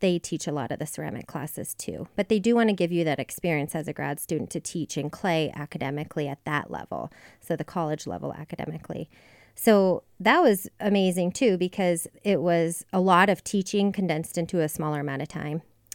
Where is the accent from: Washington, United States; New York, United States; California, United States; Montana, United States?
Montana, United States; Great Falls; I really wanted to leave Montana, because I grew up here in Great Falls